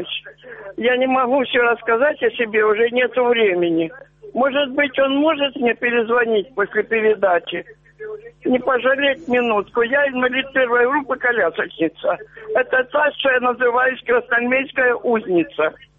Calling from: Donetsk, Donetsk Oblast, Ukraine; Я из Донецка, переселенка.

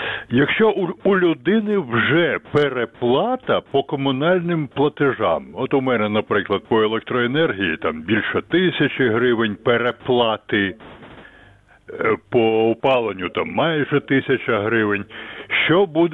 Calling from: Kyiv, Ukraine

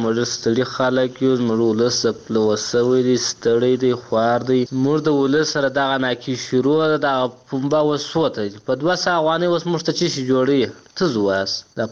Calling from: Helmand, Afghanistan; موږ د هلمند یو،

